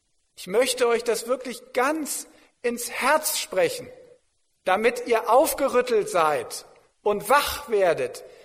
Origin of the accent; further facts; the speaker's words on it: Verden an der Aller, Lower Saxony, Germany; Ich kann mich nachher ins Auto setzen und kann zurückfahren nach Pferden an der Aller, meiner Heimatstadt